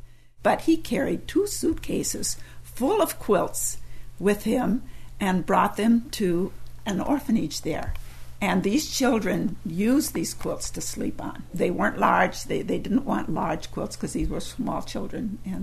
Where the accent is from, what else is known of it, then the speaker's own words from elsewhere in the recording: Sioux Center, Iowa, United States; I'm from Sioux Center, Iowa